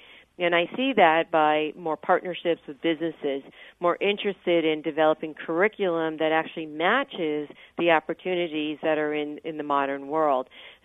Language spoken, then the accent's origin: English; California, United States; Well, we used to talk about, you know, I come from the Silicon Valley